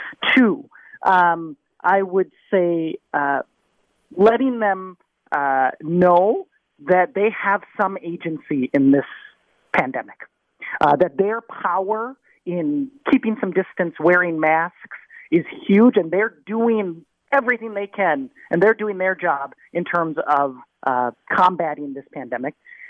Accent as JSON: {"language": "English", "region": "Minnesota", "country": "United States", "tie": "born or raised there", "said": "Well, I grew up in Minnesota. I'm a tortured Minnesota sports fan, Dr. Hilden. So I grew up here and then went away for my training."}